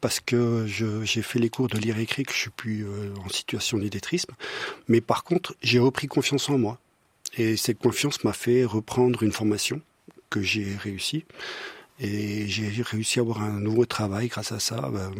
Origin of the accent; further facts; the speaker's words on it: Romandie, Switzerland; moved away as an adult; Après tout ça, j'ai quitté la Romandie pour aller en Suisse allemande, parce qu'il manquait un peu de travail dans les années où c'est que j'avais fini mon apprentissage.